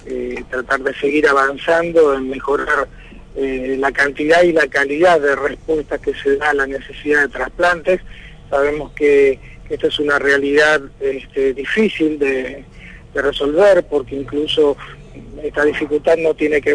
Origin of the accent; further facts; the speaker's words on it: Argentina; como argentinos somos donantes